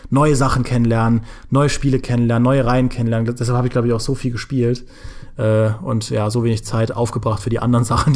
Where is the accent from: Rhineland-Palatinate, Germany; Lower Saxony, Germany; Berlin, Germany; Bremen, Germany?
Rhineland-Palatinate, Germany; Trier; ich komme ja aus Trier, das liegt ja nahe zur Grenze zu Luxemburg